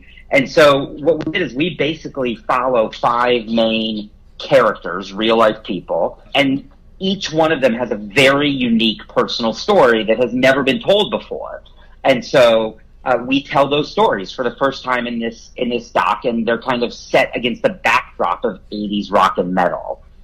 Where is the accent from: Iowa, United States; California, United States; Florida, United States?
Iowa, United States; I grew up in Iowa, and we didn't have a music store.